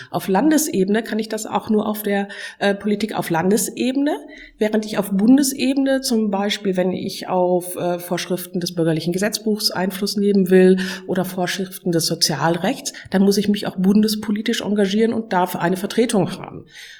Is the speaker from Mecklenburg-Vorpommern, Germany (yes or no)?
no; Ratingen, North Rhine-Westphalia, Germany; Ich komme aus Ratingen, also aus Nordrhein-Westfalen